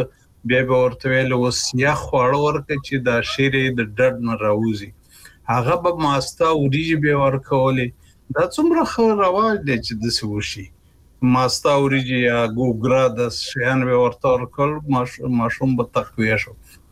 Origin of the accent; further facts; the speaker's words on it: Kunar, Afghanistan; زمونږ په محیط کې چې زه په کنړ کې لوی شوی یم